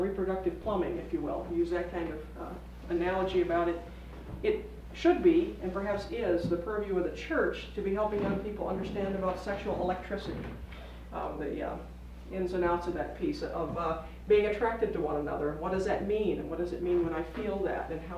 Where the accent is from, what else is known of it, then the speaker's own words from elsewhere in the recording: Minnesota, United States; At Lutheran Northwestern, which is in my hometown, the largest of the Lutheran seminaries, there is a course, but it's an elective.